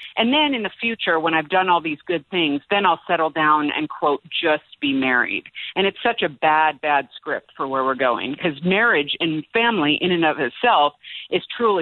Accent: Bay Area, California, United States; But for me, I grew up out in the Bay Area of California

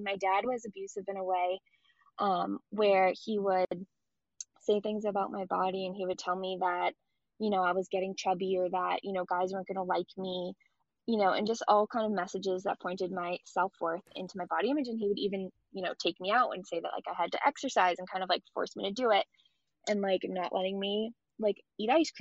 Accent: Boston, Massachusetts, United States; I was born in Boston. I was raised here most of my life. I lived here until I was 22, and I'm 29 now. And then I am back in Boston now too

